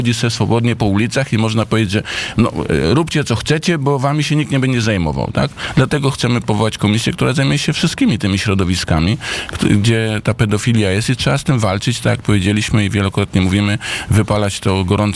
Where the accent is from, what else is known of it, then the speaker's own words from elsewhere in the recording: Tricity, Pomeranian Voivodeship, Poland; zarówno przewodniczący Chorała, jak i ja jesteśmy z Trójmiasta